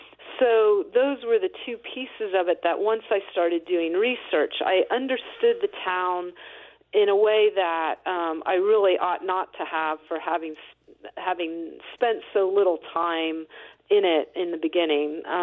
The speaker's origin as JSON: {"language": "English", "town": "Santa Clara", "region": "California", "country": "United States", "tie": "born or raised there", "said": "I grew up in Santa Clara, California in the 1970s when, believe it or not, it had a lot of the same qualities that I recognized in Norwich. It was a largely agrarian town"}